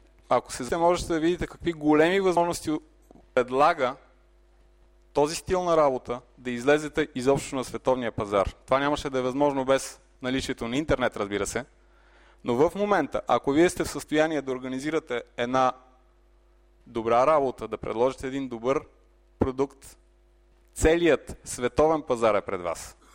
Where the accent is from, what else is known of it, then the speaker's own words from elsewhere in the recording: Sofia, Sofia City, Bulgaria; Аз съм българин, роден съм и съм израсъл в София, работя тук, работя вкъщи